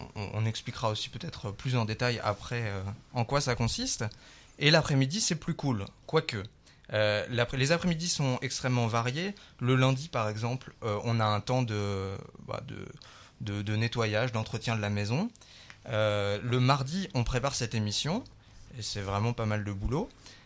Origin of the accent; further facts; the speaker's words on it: Grand Est, France; j'ai 25 ans. Je suis le meusien de l'étape, je viens du sud de la Meuse.